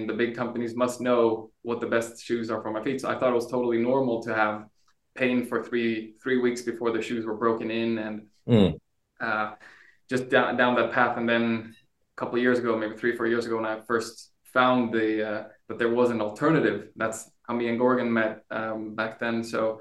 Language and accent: English; Brazil; also born or lived in Sweden; I mean, I was born in Sweden, but moved around quite quickly. So I grew up partly in Brazil